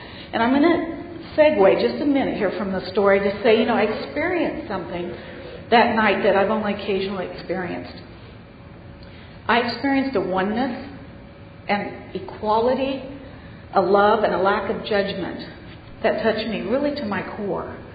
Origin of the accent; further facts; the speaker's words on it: United States; born there; I was born in America.